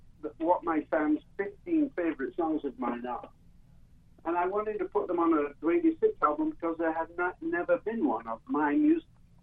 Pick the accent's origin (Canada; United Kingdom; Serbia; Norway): United Kingdom; England; moved away as an adult; now in United States; I'm an immigrant myself. I'm English. I've been an American citizen for 40 years, and I've been living here for over 50 years, but I'm English. I'm an immigrant.